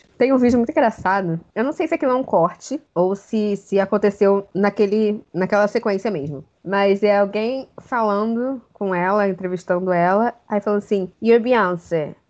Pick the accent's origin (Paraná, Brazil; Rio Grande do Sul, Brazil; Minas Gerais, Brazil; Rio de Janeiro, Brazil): Rio de Janeiro, Brazil; Eu pensei no Rio de Janeiro, mas isso é óbvio, né? Eu sou muito carioca.